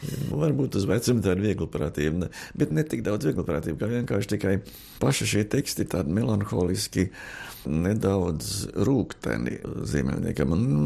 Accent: Riga, Latvia; Jo es pats esmu rīdzinieks, tāpat kā Ziemeļnieks un Stabulnieks.

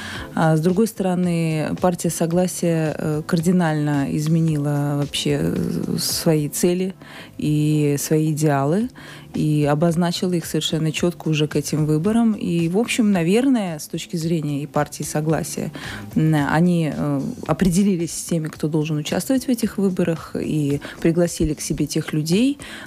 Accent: Riga, Latvia; Я сама родом с Латгальского предместья, с московского фаштата. И в Латгальском предместье мы знаем, что живет очень много русскоязычных.

